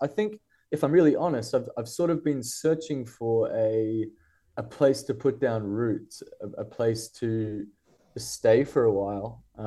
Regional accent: United States; I grew up in America

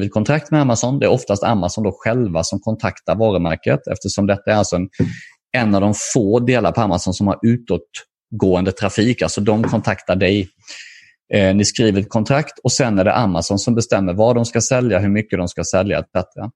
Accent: Småland, Sweden; accent: Småländska; jag talar ju dessutom så här småländska, så jag har lite konstiga accent kanske på min svenska.

